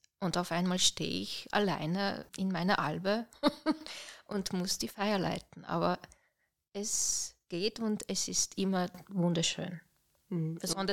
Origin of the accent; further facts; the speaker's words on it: Slovenia; German is a second language; now in Austria; Also als ich schon erwähnt habe, ich komme aus Slowenien und dort schaut das Leben ein bisschen anders aus. Und als ich nach Österreich gekommen bin